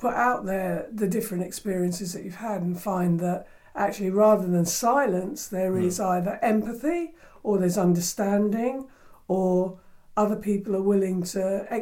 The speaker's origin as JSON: {"language": "English", "country": "United Kingdom", "tie": "born or raised there", "said": "fundamental to me as a black person growing up in Britain"}